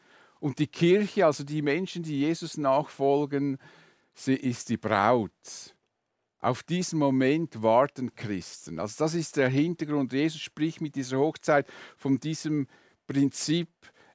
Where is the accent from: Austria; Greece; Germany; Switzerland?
Switzerland; außer bei uns in der Schweiz, da ist bezüglich Pünktlichkeit null Toleranz.